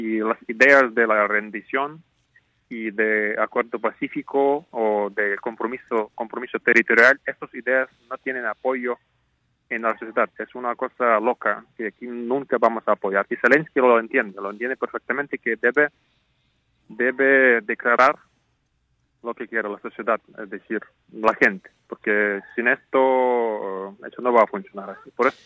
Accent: Ukraine; Spanish is a second language; aquí yo como analista político, no como un ucraniano, entiende que de verdad el gobierno de Ucrania hace lo que puede para sobrevivir

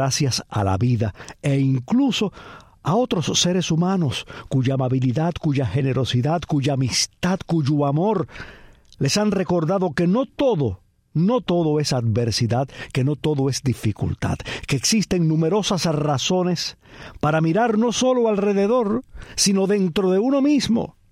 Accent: Cuba; moved away; cuando me fui de Cuba

